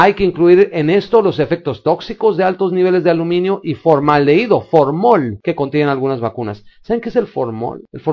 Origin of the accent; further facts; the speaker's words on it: Mexico; donde todos como mexicanos vamos a pedir